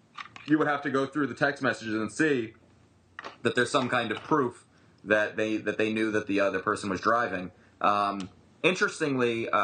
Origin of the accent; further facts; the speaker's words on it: New Jersey, United States; This comes straight out of my home state in New Jersey.